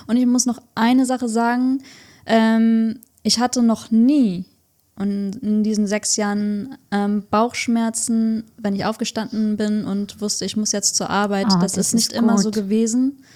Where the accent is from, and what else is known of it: Hamburg, Germany; born or raised there; also born or lived in Indonesia